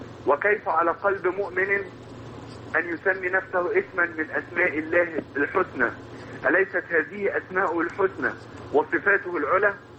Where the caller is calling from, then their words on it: Alexandria, Alexandria Governorate, Egypt; من اسكندرية ومندوب حزب النور.